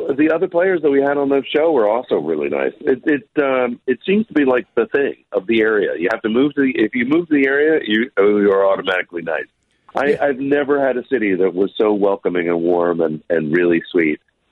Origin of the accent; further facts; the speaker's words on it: the South, United States; And I'm come from the South. So, like, in North Carolina, where I went to school, they're very, very proud of their barbecue down there, too.